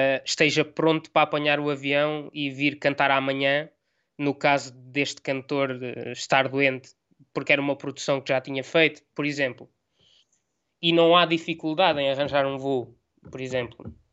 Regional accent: Portugal; eu cresci em Portugal, sou português, tenho uma forma de estar portuguesa.

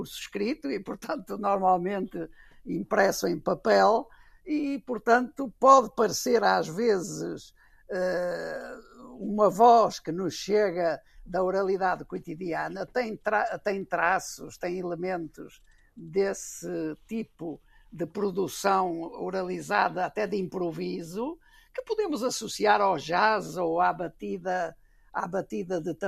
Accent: Portugal; e digo do nosso caso porque estou em Portugal e sou português

